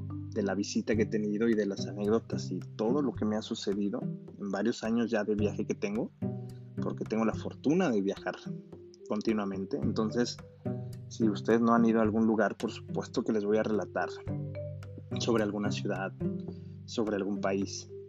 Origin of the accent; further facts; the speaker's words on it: Mexico City, Mexico; born there; now in Guadalajara, Mexico; mis papás son de Chiapas, ¿no? Yo nací en Ciudad de México y, pues bueno, todas las vacaciones que puedo, siempre que puedo, voy a Chiapas porque ahí viven mis abuelos, mis papás viven conmigo en Ciudad de México. Paréntesis, hoy en día ya vivo en Guadalajara